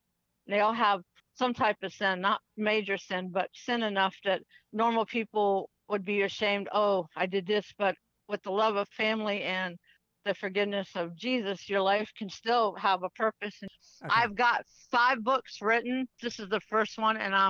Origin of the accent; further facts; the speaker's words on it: Augusta, Georgia, United States; I am from Augusta, Georgia.